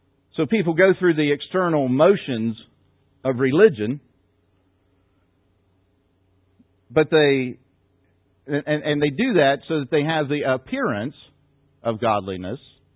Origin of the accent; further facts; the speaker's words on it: Parkersburg, West Virginia, United States; that Becky and I have felt called back to West Virginia, and we're originally from Parkersburg, West Virginia.